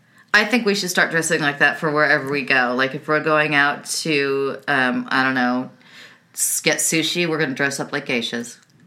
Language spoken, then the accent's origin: English; California, United States; and I was in Orange County, California, but it still was kind of rural